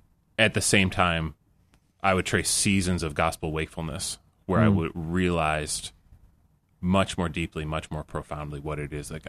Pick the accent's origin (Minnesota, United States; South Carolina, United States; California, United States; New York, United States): New York, United States; Yeah, so we're moving back so that I'm pastoring a church in Amherst, Community of Grace Church. But really, like, that story and how that's even possible, that has its roots in this area.